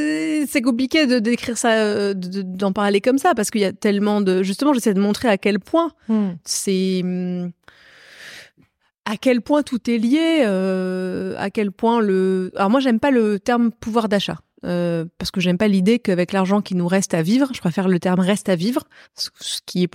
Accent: Hauts-de-France, France; là où j'ai grandi, dans l'Oise, en Picardie

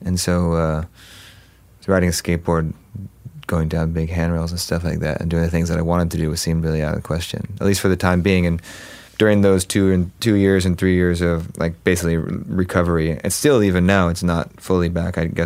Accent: Huntington Beach, California, United States; Well, I grew up in Orange County, so Huntington Beach and mm-hmm. in that area. So, you know, just outside of it.

